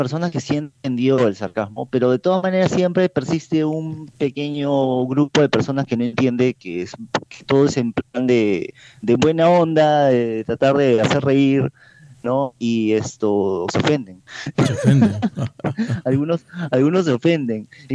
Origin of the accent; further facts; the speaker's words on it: Peru; como ciudadano peruano